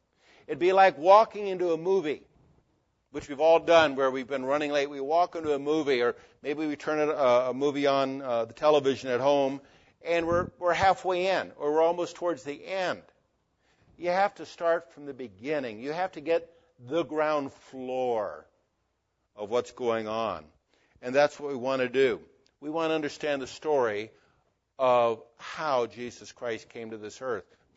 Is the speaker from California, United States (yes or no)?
no; Berwyn, Illinois, United States; born there; Now, I was born in Berwyn, Illinois. How many of you know where Berwyn, Illinois is?